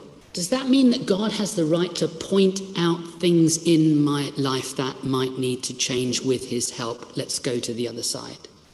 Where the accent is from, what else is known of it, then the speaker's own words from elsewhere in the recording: South West England, United Kingdom; accent: Cornish; I don't know how my Cornish accent is there. Sounding quite Dutch, I think.